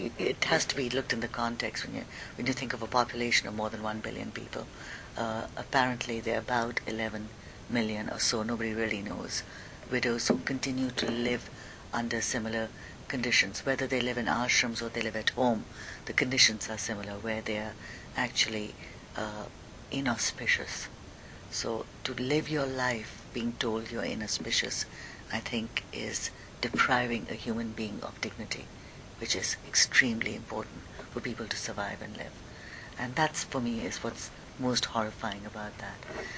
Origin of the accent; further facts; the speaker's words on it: India; I mean, growing up in India, I've heard about them.